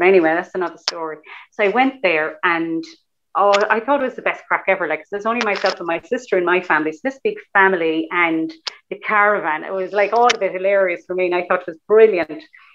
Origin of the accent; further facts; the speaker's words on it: Cork, Munster, Ireland; I'm from Cork City